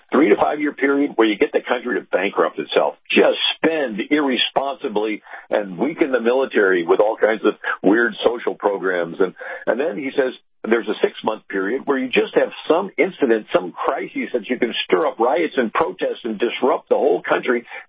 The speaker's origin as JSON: {"language": "English", "town": "St. Louis", "region": "Missouri", "country": "United States", "tie": "born or raised there", "said": "I grew up in St. Louis and 30 miles from Ferguson."}